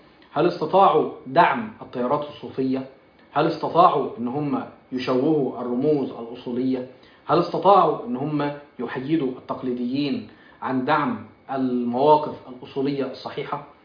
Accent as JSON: {"language": "Arabic", "country": "Egypt", "said": "وانا طبيب مصري"}